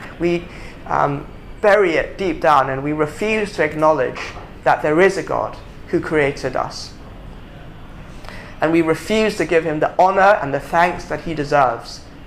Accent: Hong Kong; So I come from Hong Kong, and I know others of us here do as well

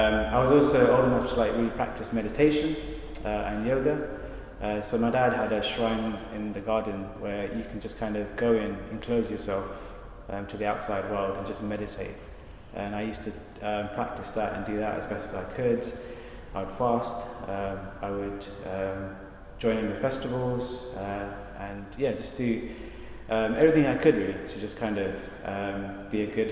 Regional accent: London, United Kingdom; So I grew up in East London, and not many people in East London really think seriously about truth and God.

